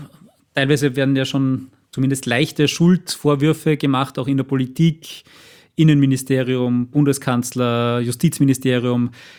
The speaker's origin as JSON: {"language": "German", "country": "Austria", "said": "habe einfach nicht glauben können, dass sowas auch bei uns in Österreich passiert"}